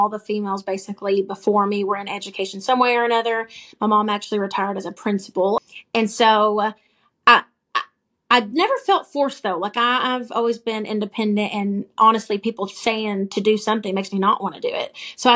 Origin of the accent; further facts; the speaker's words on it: Eddyville, Kentucky, United States; went back to my hometown, which I'm from Eddyville, Kentucky, good old Venture River Water Park. And don't blink, you'll miss it. The one stoplight, graduated with 60.